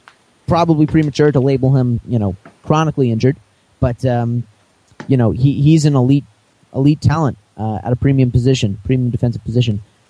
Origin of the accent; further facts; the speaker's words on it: Canada; As a Canadian, I am upset.